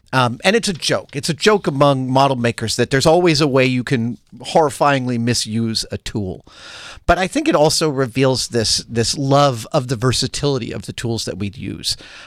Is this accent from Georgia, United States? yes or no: no; New York, United States; Negative. But I'm from New York, so am I an honorary Jew?